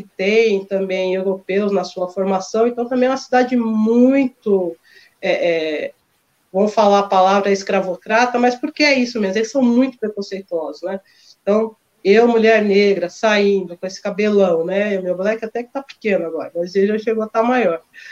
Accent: São Paulo, Brazil; eu cresci aqui na Brasilândia, né? Na verdade, nasci na liberdade, né?

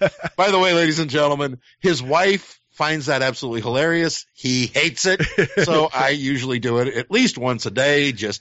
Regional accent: Ireland; I am Irish, but I'm also a Druid.

